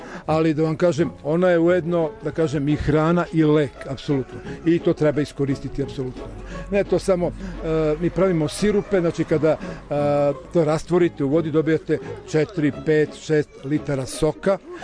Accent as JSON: {"language": "Serbian", "town": "Aleksinac", "region": "Southern and Eastern Serbia", "country": "Serbia", "said": "Ne, ja sam iz Aleksinca, ali je moja supruga odavde"}